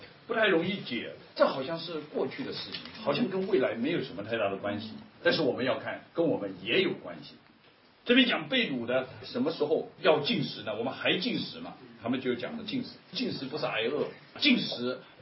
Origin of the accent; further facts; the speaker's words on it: China; 我们中国人说这个吃饭是大事